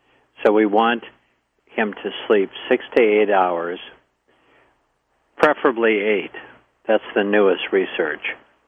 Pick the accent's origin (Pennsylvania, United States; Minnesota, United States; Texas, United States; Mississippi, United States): Minnesota, United States; Minneapolis; Okay, I grew up in Minneapolis.